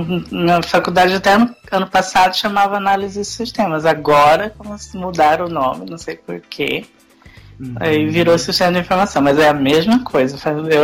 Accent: Campo Grande, Mato Grosso do Sul, Brazil; sim, eu sou do Campo Grande, Mato Grosso do Sul.

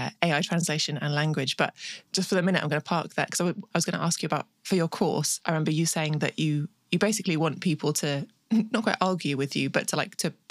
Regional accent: England, United Kingdom; Yeah, I am English.

